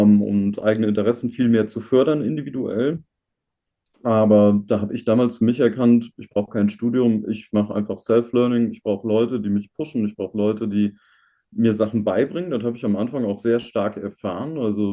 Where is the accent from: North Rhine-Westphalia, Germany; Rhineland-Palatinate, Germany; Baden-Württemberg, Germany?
North Rhine-Westphalia, Germany; also ich komme ja oben aus dem Johannland, ne?